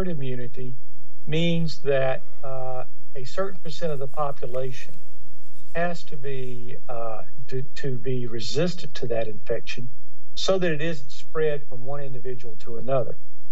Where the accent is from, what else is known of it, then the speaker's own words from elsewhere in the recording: Louisiana, United States; In fact, my home state of Louisiana just put out from the Department of Health that they're recommending that we go back to masks